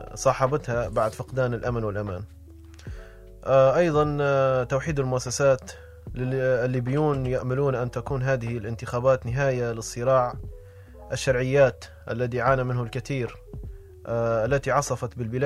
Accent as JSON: {"language": "Arabic", "country": "Libya", "said": "مع الأسف بلادنا ليبيا"}